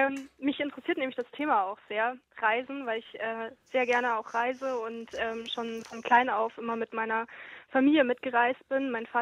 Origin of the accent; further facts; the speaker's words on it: Southern Germany, Germany; now in Australia; also ich komme aus Süddeutschland, also ich war hauptsächlich in Süddeutschland unterwe